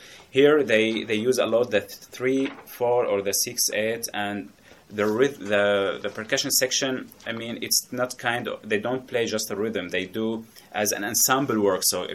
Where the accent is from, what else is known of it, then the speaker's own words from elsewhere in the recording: Syria; moved away as an adult; now in Qatar; the challenges was that I came from Syria, and there is a different kind of music